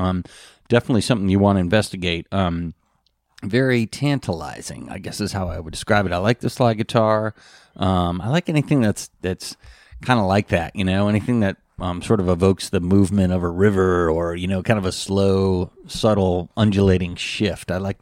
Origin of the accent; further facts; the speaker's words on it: Ann Arbor, Michigan, United States; No, that's my hometown. That's where I was born. Fantastic. I was born there in 1954.